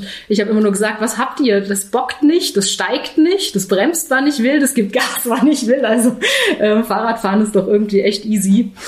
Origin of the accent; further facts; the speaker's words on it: Germany; Ich bin am Bodensee groß geworden.